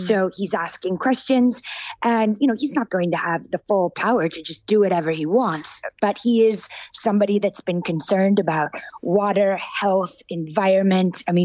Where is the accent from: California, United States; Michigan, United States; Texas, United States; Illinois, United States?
California, United States; who's from my home state of California.